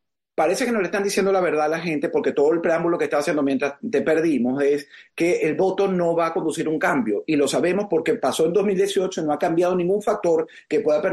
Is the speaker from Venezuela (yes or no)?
yes; Venezuela; esto te hablo como venezolano, no solo como periodista